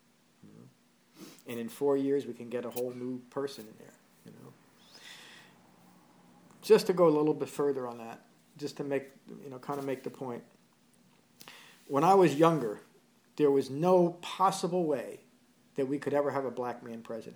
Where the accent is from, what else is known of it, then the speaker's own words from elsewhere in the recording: Berkeley Heights, New Jersey, United States; I grew up in Berkeley Heights, New Jersey, nice little town.